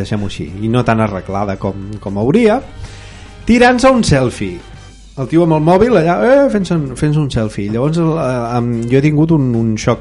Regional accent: Catalonia, Spain; jo vinc de la Catalunya interior, vinc fins a Barcelona cada dia

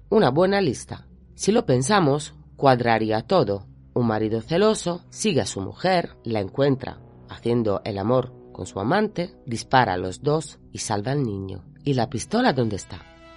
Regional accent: Sardinia, Italy; Spanish is a second language; Bárbara y Stefano eran de Cerdeña, mi isla, de donde vengo yo

